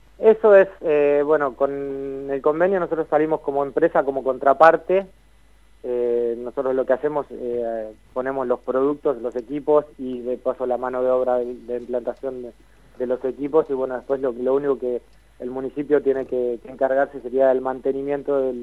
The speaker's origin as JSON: {"language": "Spanish", "town": "San Martín de los Andes", "region": "Neuquén", "country": "Argentina", "said": "Como somos acá de San Martín de los Andes, lo que más queremos es poder hacer algo por el pueblo y para nosotros."}